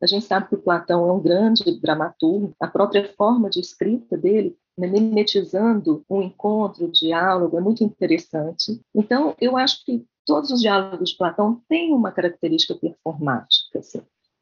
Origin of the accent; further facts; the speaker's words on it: Minas Gerais, Brazil; Eu sou mineira, nós somos da terra de Guimarães Rosa, né?